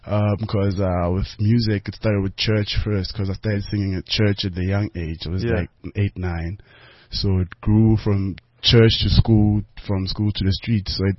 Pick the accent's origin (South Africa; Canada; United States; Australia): South Africa; Klerksdorp, North West; But yeah, it's grew up there. I went to school there from grade one till matric. Being Zulu, it's a Tswana vibe that side.